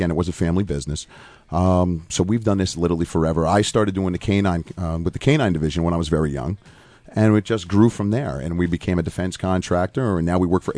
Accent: New York, United States; I'm Orange County, New York.

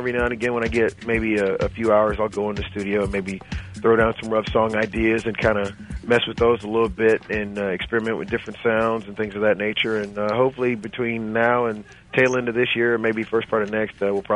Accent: Dallas, Texas, United States; Well, I'm understanding that people in my hometown of Dallas and also in Fort Worth really like what I do.

